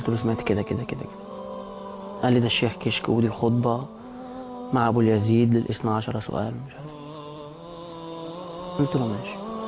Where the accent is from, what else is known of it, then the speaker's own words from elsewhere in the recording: Alexandria, Alexandria Governorate, Egypt; أنا مصري من اسكندرية، بس الفترة اللي أنا أسلمت فيها كنت في القاهرة.